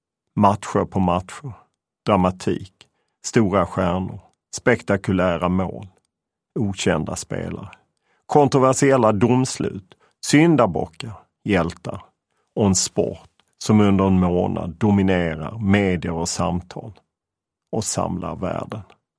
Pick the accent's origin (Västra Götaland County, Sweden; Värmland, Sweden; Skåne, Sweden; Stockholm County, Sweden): Skåne, Sweden; Lund; framför tv-apparaten hemma i Lund.